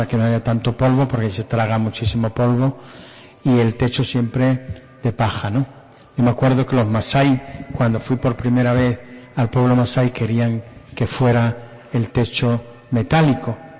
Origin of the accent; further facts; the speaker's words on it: Málaga, Andalusia, Spain; la Semana Santa de Sevilla o de Málaga, de donde vengo